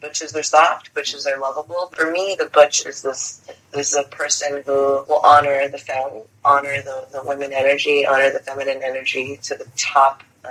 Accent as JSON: {"language": "English", "town": "Brownsville", "region": "Texas", "country": "United States", "tie": "born or raised there", "also_born_or_lived": "Los Alamos, Texas / Mission, Texas / McAllen, Texas / Mexico", "said": "So I was born in Brownsville, baptized at Our Lady of Guadalupe Church. But I also, spent my time very much in Los Alamos, Texas, which is right near the border."}